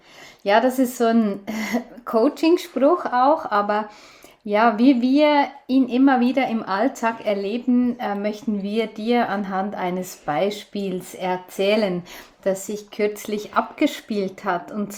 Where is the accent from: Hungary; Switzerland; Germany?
Switzerland; wie die bei uns in der Schweiz heißen